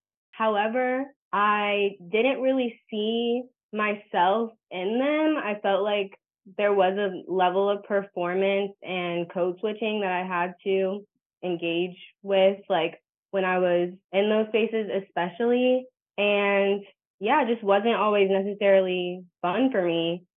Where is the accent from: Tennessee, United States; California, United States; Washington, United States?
California, United States; Oakland; But like on the flip side of that, growing up in Oakland, like we have, you know, beautiful like regional parks